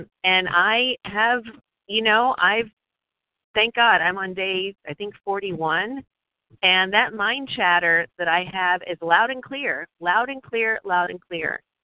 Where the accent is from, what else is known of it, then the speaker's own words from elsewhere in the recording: Philadelphia, Pennsylvania, United States; I am from Philadelphia.